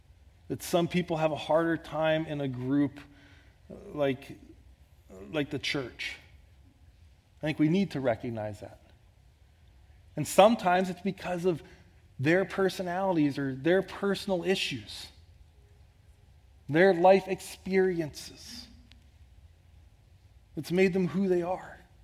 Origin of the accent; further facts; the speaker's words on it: Canada; I'm still a husband. I'm still a father. I'm still a pastor. I'm still a Canadian.